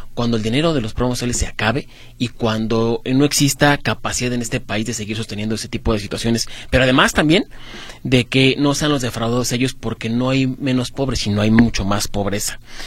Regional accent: Mexico; ¿qué nos toca hacer como mexicanos?

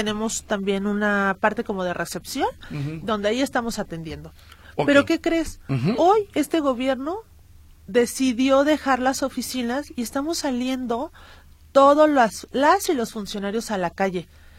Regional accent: Guadalajara, Jalisco, Mexico; o nos vamos a cuidar porque pues también somos tapatías.

